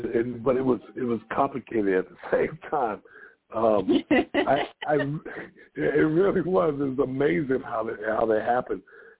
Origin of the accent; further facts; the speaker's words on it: Boston, Massachusetts, United States; moved away as an adult; I was born in Boston, Massachusetts, back in the day in 1960. And I grew up there, and I finally left there after having, I had a couple of children.